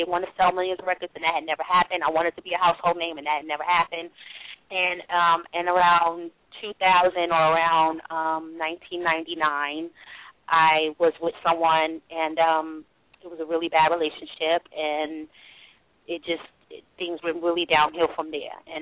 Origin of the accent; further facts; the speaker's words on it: Brooklyn, New York, United States; I grew up in Brooklyn. I grew up in church.